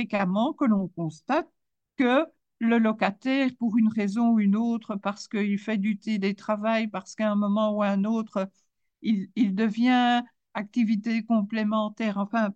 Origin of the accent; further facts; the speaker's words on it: Belgium; si la question devait se poser chez nous en Belgique pour les administrateurs de sociétés